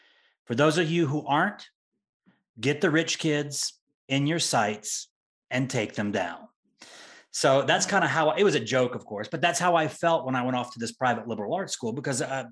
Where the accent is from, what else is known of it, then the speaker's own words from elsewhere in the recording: the South, United States; And I grew up in the South and I realized, wow, it's a big world.